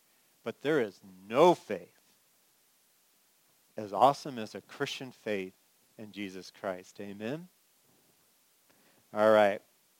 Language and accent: English; California, United States; they're awesome because I'm from California.